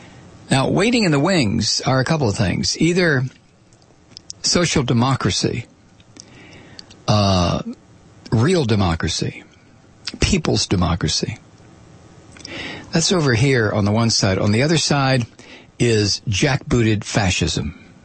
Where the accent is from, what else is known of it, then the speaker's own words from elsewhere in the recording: United States; It's just part of, I guess, being an American is that we are not only politically naive, but historically ignorant.